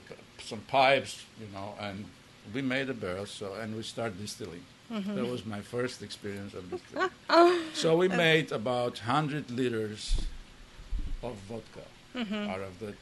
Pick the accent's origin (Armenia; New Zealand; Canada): Armenia; now in United States; And I was born in Armenia. I lived there until the end of the Soviet era. I moved to U.S. in 1994.